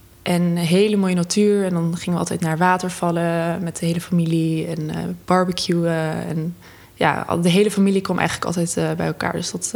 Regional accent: Almere, Flevoland, Netherlands; also born or lived in North Brabant; now in Amsterdam, Netherlands; Ik ben geboren in Noord-Brabant. Maar mijn ouders die zijn op een gegeven moment naar Almere verhuisd. En ik ben, toen ik begon met studeren, 5, 6 jaar geleden, ben ik naar Amsterdam verhuisd.

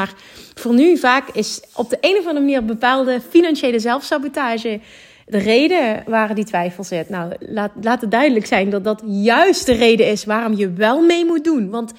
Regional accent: Netherlands; ik kom uit een uithoek van Nederland.

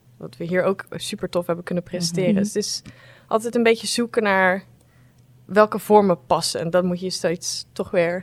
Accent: Roosendaal, North Brabant, Netherlands; Ik kom uit Roosendaal.

